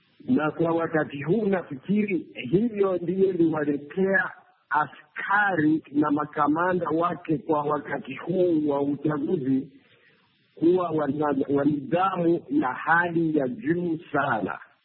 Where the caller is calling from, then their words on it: Mbale, Eastern Region, Uganda; Kwa hivyo mimi nimetokea upande wa Bugisu, nimetoka upande za Mbale